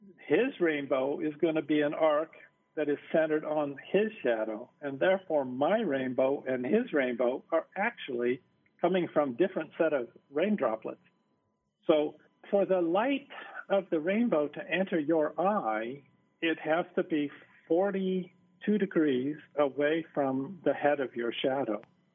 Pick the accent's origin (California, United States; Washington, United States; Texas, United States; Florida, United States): Washington, United States; Seattle; now in Hawaii, United States; I grew up in the Seattle area where we have plenty of rain, but we don't have the right combination that you need in order to get a rainbow.